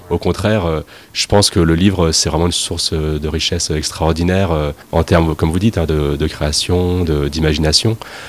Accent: Sisteron, Provence-Alpes-Côte d'Azur, France; moi j'ai grandi ici en fait. Je viens de la vallée de Jabron qui est juste à côté, puis tout mon collège-lycée j'ai fait ici à Sisteron. C'est une ville, c'est celle où j'ai grandi en fait, que j'ai toujours adoré

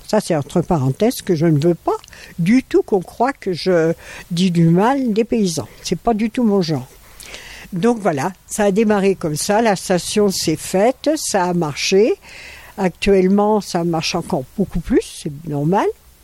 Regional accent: Paris, Île-de-France, France; La Parisienne, oui, parce que je suis parisienne et que je suis venue ici.

